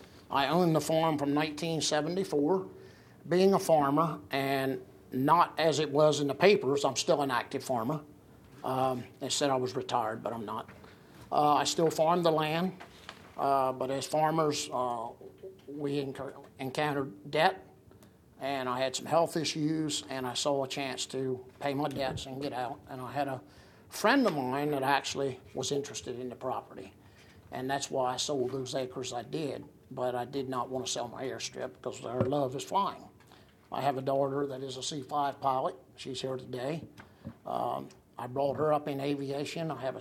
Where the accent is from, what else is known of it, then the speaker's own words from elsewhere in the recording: Frankfort, Delaware, United States; I'm from Frankfort, Delaware.